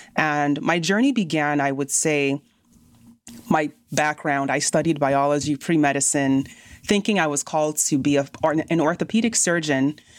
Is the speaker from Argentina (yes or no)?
no; Nigeria; now in United States; I am Nigerian by origin and very proud of my Nigerian heritage.